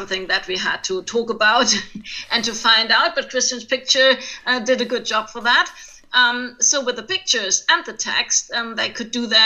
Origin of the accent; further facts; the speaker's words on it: Mayen, Rhineland-Palatinate, Germany; now in Kaiserslautern, Germany; And originally, I'm from Mayen, a little town near Koblenz.